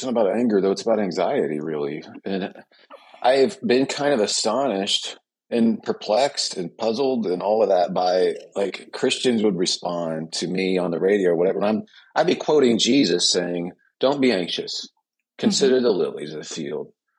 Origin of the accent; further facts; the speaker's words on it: Midwest, United States; I'm originally from the Midwest.